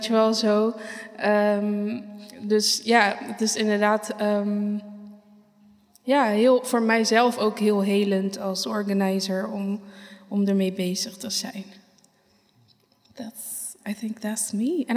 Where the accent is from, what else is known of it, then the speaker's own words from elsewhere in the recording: Caribbean Netherlands; now in Rotterdam, Netherlands; Ik ben bijna 29. Ik woon in Rotterdam sinds kort weer. Ik kom uit Bonaire.